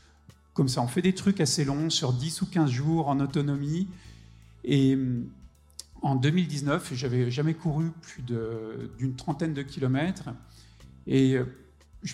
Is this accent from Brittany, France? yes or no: no; Bourgogne-Franche-Comté, France; now in Paris, France; Je suis jurassien, voilà, je suis pas parisien, même si j'habite Paris.